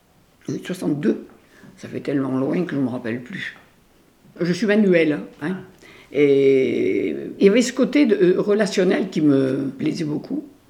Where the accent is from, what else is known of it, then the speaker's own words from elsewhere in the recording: Bourdeaux, Auvergne-Rhône-Alpes, France; je suis née à Bourdeaux et je mourrai à Bourdeaux. J'ai passé toute ma vie à Bourdeaux.